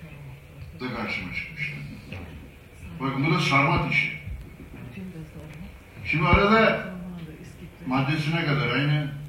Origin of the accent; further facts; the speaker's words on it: Edessa, Central Macedonia, Greece; ben Godinalıyım. Godinalı'nın adı Edesa'dır. Yani Selanik'in kuzeyinde.